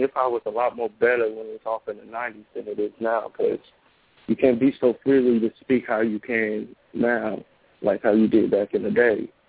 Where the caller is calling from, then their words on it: St. Clair, Illinois, United States; Oh, I'm calling from Illinois. I'm calling from St. Clair, Illinois.